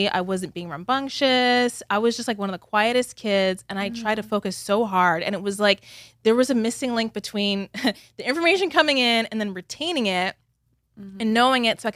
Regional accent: Vancouver, British Columbia, Canada; also born or lived in London, United Kingdom; So I was raised in Canada. So okay. I'm from Vancouver, Canada. So even though like, okay. So by birth, on my birth certificate, I'm English. Sometimes I feel like I forget because we came to Canada when I was like 3 months old.

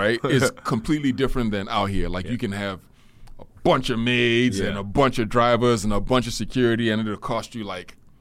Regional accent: Nigeria; when I was a kid, mm-hmm. like growing up in Nigeria, we grew up around, like, my father was well off, right?

